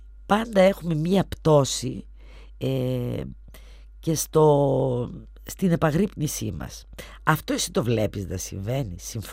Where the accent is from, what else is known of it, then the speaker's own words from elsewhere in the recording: Greece; Και λέω η απολύτιστη, αλλά έρχομαι από την Ελλάδα.